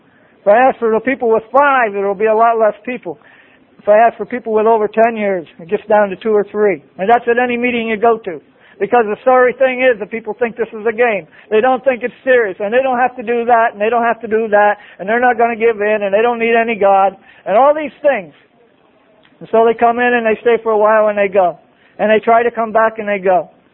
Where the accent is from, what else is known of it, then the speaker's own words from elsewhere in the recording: Pennsylvania, United States; I was able to go to my hometown of Pennsylvania.